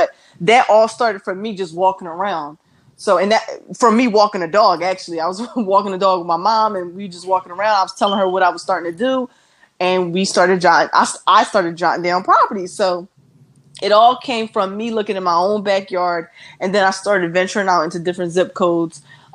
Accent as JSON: {"language": "English", "town": "Philadelphia", "region": "Pennsylvania", "country": "United States", "tie": "born or raised there", "said": "Yes, born and raised in Philadelphia. My family though is from Trinidad"}